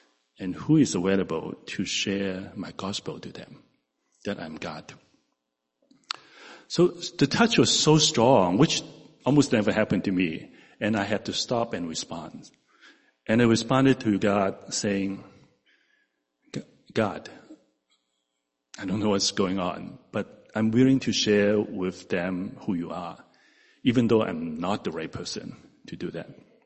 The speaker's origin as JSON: {"language": "English", "country": "Hong Kong", "tie": "born or raised there", "moved": "as an adult", "lives_now": "Morris County, United States", "said": "I grew up in Hong Kong. I came here to study in New York City for college. Worked all my adult life in Metro New York as an actuary. I currently live, again, in Morris County"}